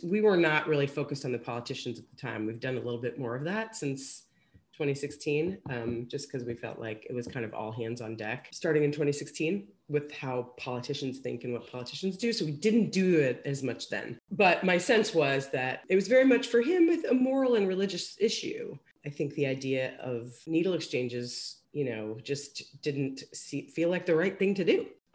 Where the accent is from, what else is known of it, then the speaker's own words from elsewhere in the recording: Illinois, United States; And so I was born in Southern Illinois when he worked at a prison down there called Vienna. And then we moved up to Central Illinois for him to take over as warden at the Logan Correctional Center.